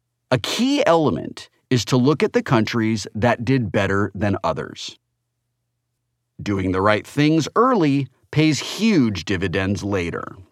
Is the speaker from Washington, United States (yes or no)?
yes; Seattle, Washington, United States; in my hometown of Seattle